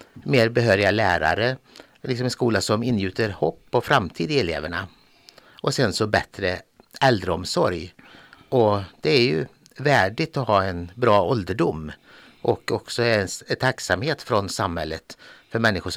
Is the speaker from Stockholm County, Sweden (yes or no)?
no; Skara, Västra Götaland County, Sweden; now in Gällivare, Sweden; och har bott i Gällivare sedan 2019. Och till vardags så arbetar jag som museiintendent, och ursprungligen så kommer jag från Skara.